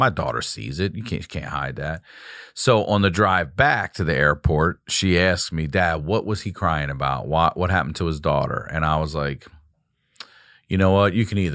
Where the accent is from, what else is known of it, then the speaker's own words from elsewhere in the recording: Baltimore, Maryland, United States; I'm from Baltimore originally. I went back to visit my cousins in Ocean City, Maryland, right?